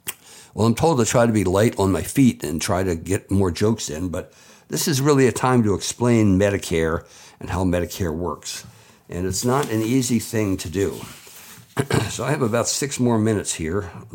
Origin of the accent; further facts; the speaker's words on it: Delaware, United States; I was raised in Lower Slower, Delaware. I went to the University of Delaware